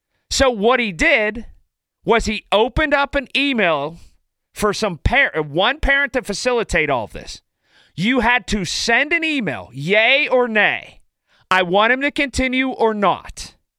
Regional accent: Sharpsburg, Pennsylvania, United States; My alma mater, the Fox Chapel Foxes, and I grew up in South Central Fox Chapel, which is Sharpsburg, okay?

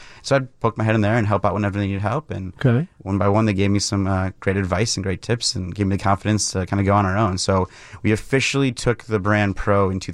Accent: Mukwonago, Wisconsin, United States; So I grew up in Maguanago, Wisconsin, just outside of Milwaukee, and my dad was working at Miller, so I was kind of always around it.

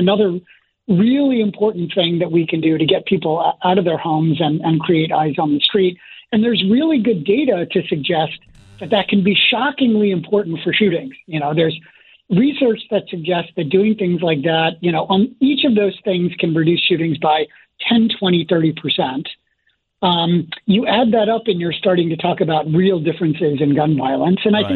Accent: Philadelphia, Pennsylvania, United States; I grew up outside of Philly

